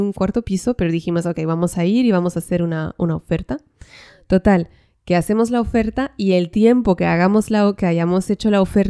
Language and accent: Spanish; northern France, France; Imagínate para mí que yo vengo del norte de Francia